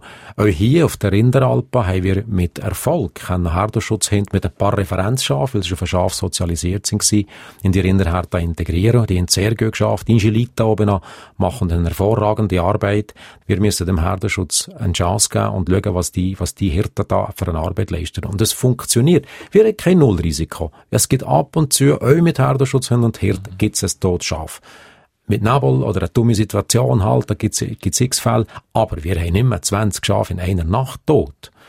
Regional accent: Valais, Switzerland; ich bin im Bergdorf aufgewachsen. Meine Beitfamilien kommen und eigentlich aus der Bergbäuerei. Ich glaube, ich weiss schon ein bisschen, was das heisst im Wallis am Berg.

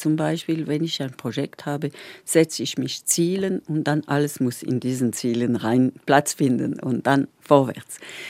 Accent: Switzerland; born there; now in Geneva, Switzerland; Sehr dankbar, dass ich geboren bin in der Schweiz und nicht in einem anderen in einem anderen Land.

